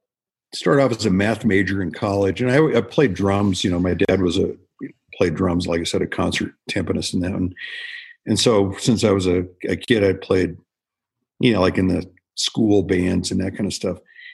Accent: Colorado, United States; Unfortunately, I grew up in Colorado. So.

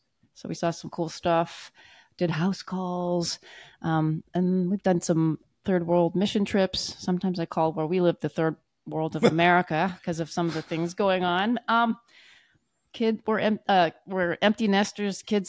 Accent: Canada; moved away as an adult; now in United States; We're both born and raised in Canada. Became American immigrants in 94 after we graduated residency.

